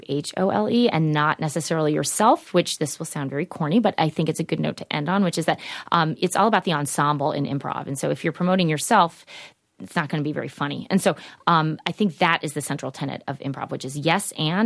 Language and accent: English; Midwest, United States; as I mentioned, I'm from the Midwest. Maybe we're a little polite there.